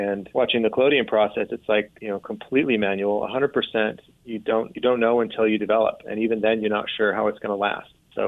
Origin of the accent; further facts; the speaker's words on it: Utah, United States; And I grew up here in Utah, you know, getting to know the wilderness through rock climbing mostly.